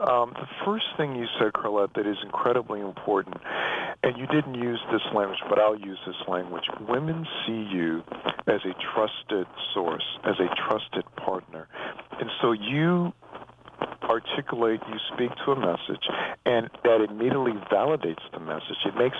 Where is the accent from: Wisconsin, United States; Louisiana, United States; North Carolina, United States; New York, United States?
Louisiana, United States; my home state, Louisiana, because we've got a huge burden of cardiovascular disease in Louisiana